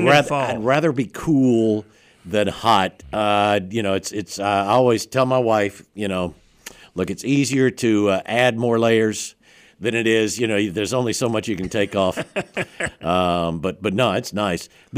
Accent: Alabama, United States; I grew up in South Alabama, Don.

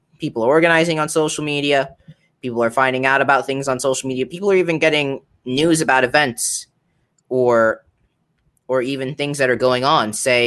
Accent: Vineland, New Jersey, United States; I'm from Vineland.

